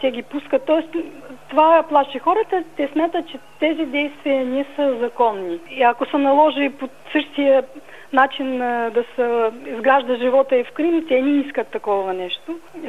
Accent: Russia; now in Ukraine; Аз съм руснак, но съм гражданин на Украина.

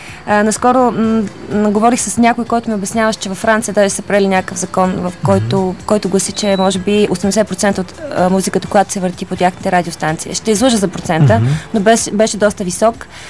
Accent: Nesebar, Burgas Province, Bulgaria; Аз съм от Несебър, един прекрасен град.

